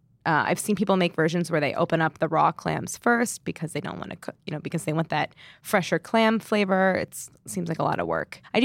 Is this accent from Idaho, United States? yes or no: no; St. Louis, Missouri, United States; Well, growing up in St. Louis, it was canned clams and clam juice from a jar, which never seemed like, why would you do it any other way?